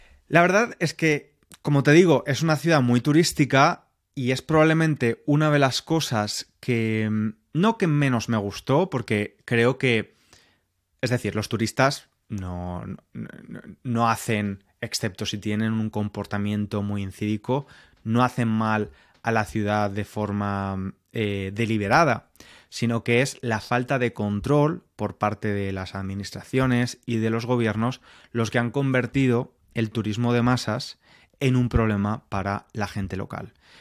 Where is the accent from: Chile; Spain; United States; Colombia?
Spain; siendo español